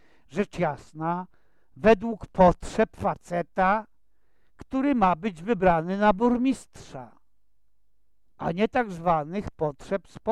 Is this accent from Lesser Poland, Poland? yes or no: no; Czeladź, Silesian Voivodeship, Poland; born there; Ja zaś urodziłem się w Czeladzi i wiele z tych osób znam z różnych stron i z wielu spraw. Chodziliśmy razem do szkoły, działaliśmy w harcerstwie, studiowaliśmy w tym samym Uniwersytecie Śląskim.